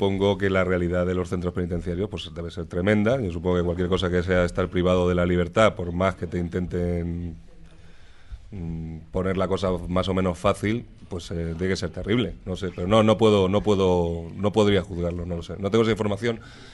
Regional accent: Madrid, Community of Madrid, Spain; pues yo soy de aquí, soy de Madrid

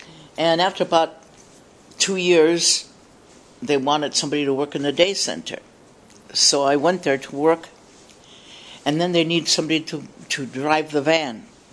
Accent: Seattle, Washington, United States; if I say, well, I'm from Seattle. Seattle? Hey, you ever hear of Seattle?

